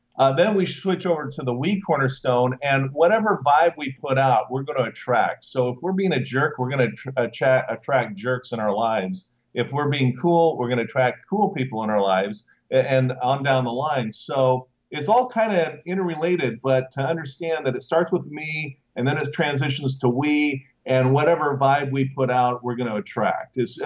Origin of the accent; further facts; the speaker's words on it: Fullerton, California, United States; Leo had the plant up in Fullerton, which is my hometown, and my dad worked there.